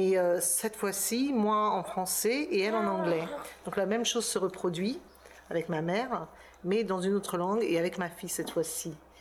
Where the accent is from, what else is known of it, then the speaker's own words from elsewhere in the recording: France; de grandir, pour moi en tout cas en tant qu'Algérienne ou d'origine algérienne en France, c'était très dur, quoi.